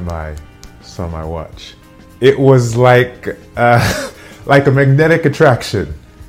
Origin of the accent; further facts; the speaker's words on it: New York, United States; I'm a New Yorker. I live in Brooklyn.